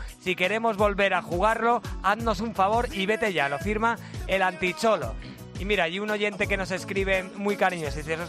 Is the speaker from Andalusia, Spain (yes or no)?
yes; Ubrique, Andalusia, Spain; soy de Ubrique, de Cádiz.